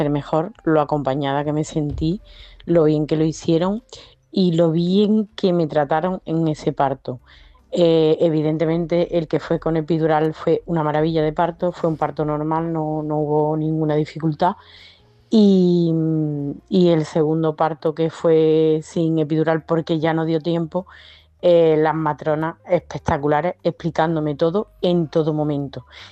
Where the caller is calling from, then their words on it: Córdoba, Andalusia, Spain; de Córdoba.